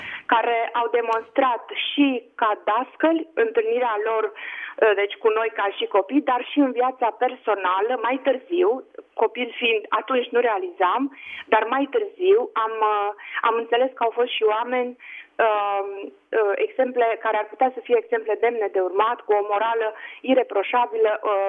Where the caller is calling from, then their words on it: Tulcea, Tulcea County, Romania; Bună ziua, sunt din Tulcea.